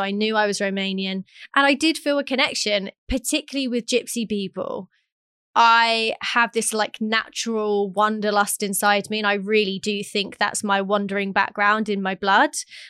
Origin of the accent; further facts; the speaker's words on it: England, United Kingdom; It's in the way that I've been raised. It's in my humor. I really do feel English. And in the past, I think I've been a little embarrassed to say I'm English.